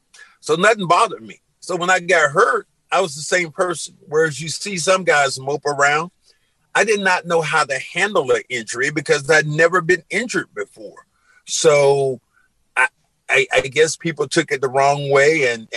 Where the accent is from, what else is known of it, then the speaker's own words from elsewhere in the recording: the South, United States; And I'm not a big fan, although I'm from the South.